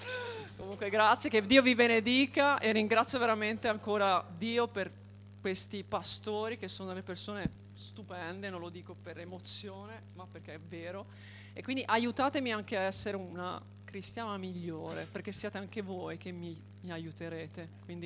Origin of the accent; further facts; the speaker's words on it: Tuscany, Italy; io sono toscana, si sentirà dal mio accento. Nel 2016 sono arrivata qua